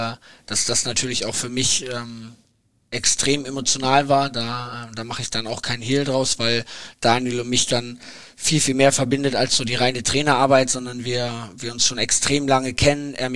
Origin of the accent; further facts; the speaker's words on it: Hamburg, Germany; als Hamburger eine Riesensache, dass wir als Paar dann wieder in unsere Heimatstadt gehen durften